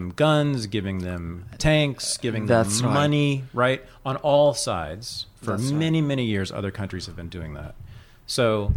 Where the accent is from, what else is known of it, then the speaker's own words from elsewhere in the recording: United States; As an American, I want the United States to leave entirely